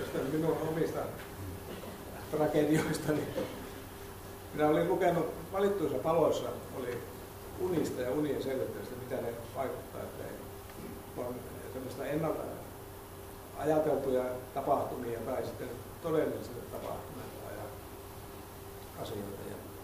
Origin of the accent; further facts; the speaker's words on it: Inari, Lapland, Finland; minä olin syntynyt ja kasvanut Inarissa ja sitten työskentelin koulupoikana Muttusniemen koeasemalla siellä Muttusjärven rannalla.